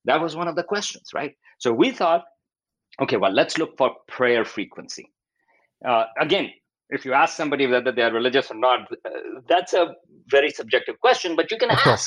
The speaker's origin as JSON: {"language": "English", "country": "Pakistan", "tie": "born or raised there", "said": "I grew up in Pakistan."}